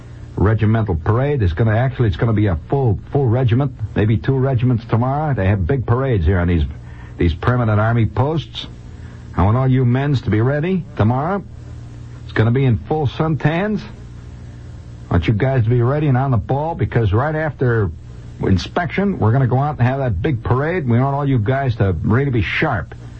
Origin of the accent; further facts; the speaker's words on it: Indiana, United States; Gasser's from California. I'm from Indiana, you know.